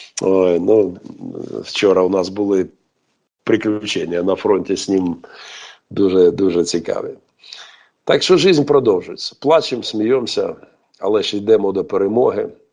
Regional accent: Mariupol, Donetsk Oblast, Ukraine; помчався назад в Маріуполь, питаючись прорватися в моє рідне місто, щоб служити там.

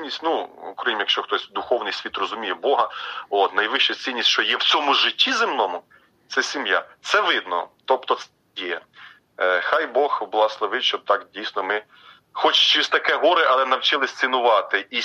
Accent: Odesa Oblast, Ukraine; зараз я на Донбасі, як я там родом з Одещини

